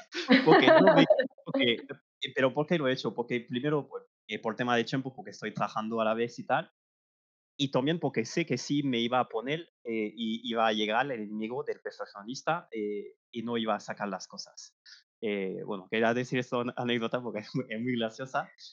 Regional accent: France; Spanish is a second language; como yo, que soy francés, que cuando hablo por el teléfono, pues, se oye que tengo un acento

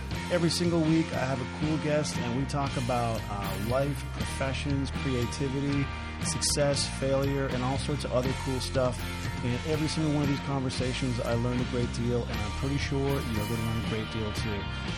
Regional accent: Corner Brook, Newfoundland and Labrador, Canada; Ironically, I was in my hometown of Corner Brook a little over a month ago

